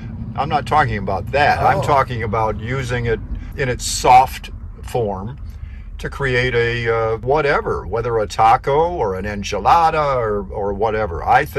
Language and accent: English; Michigan, United States; now in California, United States; I mean, I'm from Michigan, and I'm sorry, but it looks a lot better.